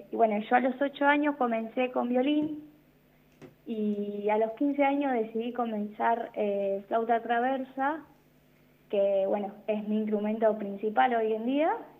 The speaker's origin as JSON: {"language": "Spanish", "town": "Realicó", "region": "La Pampa", "country": "Argentina", "tie": "born or raised there", "lives_now": "General Pico, Argentina", "said": "Yo, en mi caso, soy criada y nacida en Relicó."}